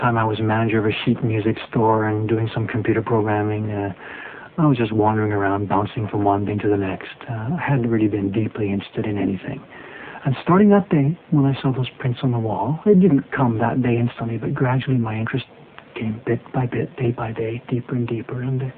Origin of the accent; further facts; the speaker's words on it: Canada; I'm a Canadian, I guess, and we don't do it that way.